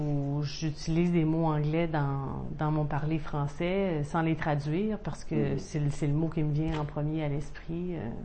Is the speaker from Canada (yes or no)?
yes; Quebec City, Quebec, Canada; Moi-même, quand je demeurais là-bas, mon accent avait considérablement changé. Et quand je suis revenue à Québec il y a 4 ans, j'ai remarqué que mon accent était plus comme quand j'étais partie auparavant.